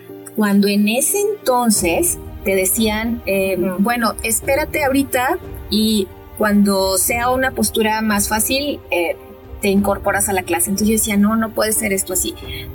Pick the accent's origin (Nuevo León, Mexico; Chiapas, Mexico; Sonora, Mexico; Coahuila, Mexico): Nuevo León, Mexico; Monterrey; Yo vengo de Monterrey, y entonces había una o dos escuelas